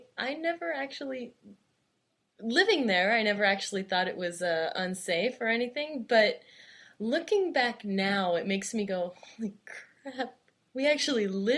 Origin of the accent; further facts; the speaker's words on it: United States; also born or lived in Albuquerque; I'm from America, actually.